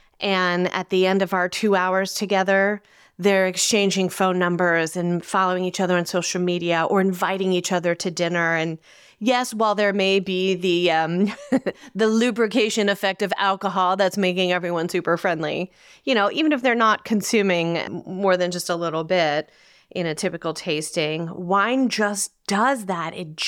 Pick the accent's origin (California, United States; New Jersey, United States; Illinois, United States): New Jersey, United States; Red Bank; born there; what if these grapes were literally picked the day that I was born in the Riverview Hospital in Red Bank, New Jersey?